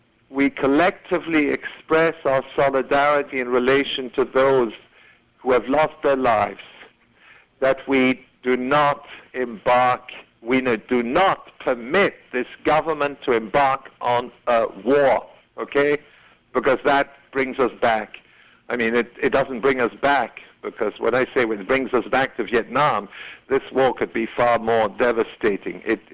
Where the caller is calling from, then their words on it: Canada; I'm talking from Canada